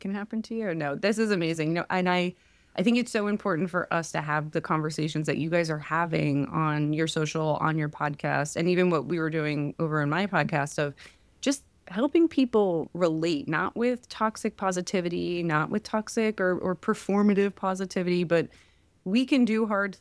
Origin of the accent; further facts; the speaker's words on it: New Jersey, United States; I'm from Jersey.